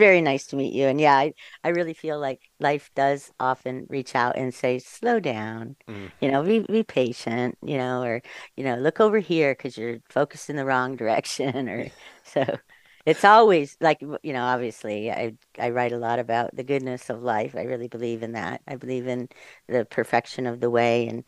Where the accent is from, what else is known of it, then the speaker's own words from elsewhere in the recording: California, United States; "You're writing about dreams? What? Where are you from?" "Oh, California."